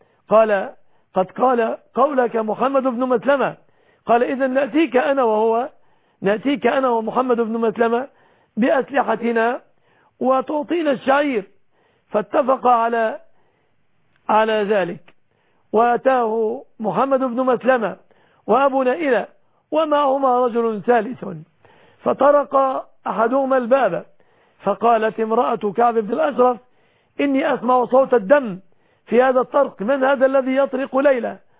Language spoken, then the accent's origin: Arabic; Egypt; بلادنا مصر